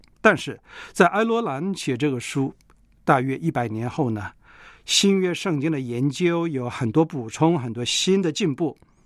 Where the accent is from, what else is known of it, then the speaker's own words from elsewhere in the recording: China; 现在我们中国人，咱们呢，在无论哪里见到一个人说你老家哪里，大部分都不是大城市